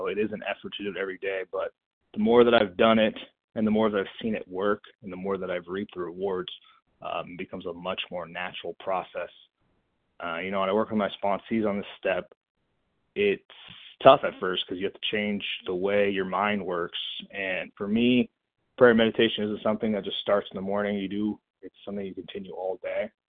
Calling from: California, United States; Sorry, Southern California.

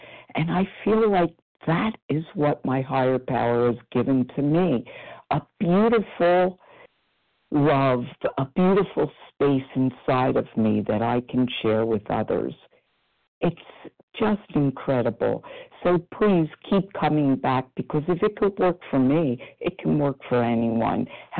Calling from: Pennsylvania, United States; from outside of Philadelphia

